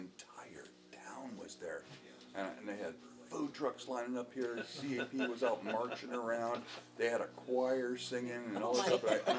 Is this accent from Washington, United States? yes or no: yes; Wilkeson, Washington, United States; Bottom of Mount Rainier. In a little coal mining town.